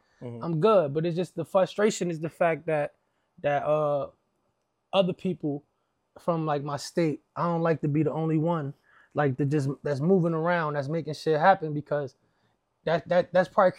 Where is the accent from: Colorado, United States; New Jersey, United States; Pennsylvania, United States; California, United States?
New Jersey, United States; I'm from Jersey. It's a real nigga with a story trying to tell it, man.